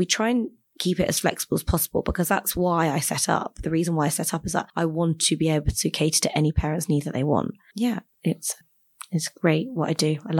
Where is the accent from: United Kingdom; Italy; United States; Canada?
United Kingdom; born there; So as you probably could tell from my surname, I'm of Indian heritage. So I was born in the UK. My mum moved from India when she was 6 months. My dad is a full-on Geordie, born in Newcastle, thick Geordie accent.